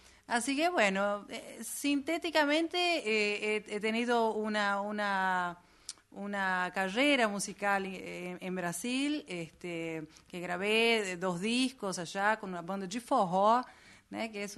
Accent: Monteros, Tucumán, Argentina; resulta que yo soy de Monteros, Tucumán

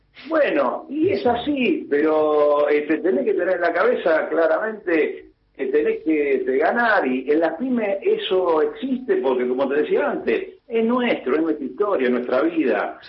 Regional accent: Argentina

